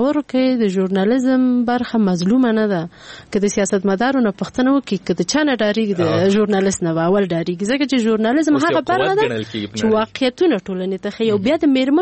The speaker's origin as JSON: {"language": "Pashto", "town": "Peshawar", "region": "Khyber Pakhtunkhwa", "country": "Pakistan", "tie": "born or raised there", "said": "او زه په پیښور کې لوی شوم"}